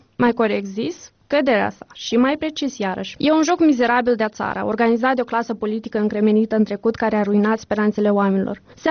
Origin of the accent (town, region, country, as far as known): Chișinău, Moldova; moved away